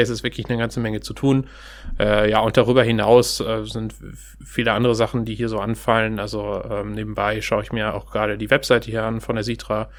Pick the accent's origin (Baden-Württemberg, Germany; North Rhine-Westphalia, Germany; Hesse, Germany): North Rhine-Westphalia, Germany; Steinhagen; Ich bin nicht Hamburger, nee. Ich bin in der Tat schon ein bisschen rumgekommen. Also ursprünglich komme ich aus Steinhagen bei Bielefeld.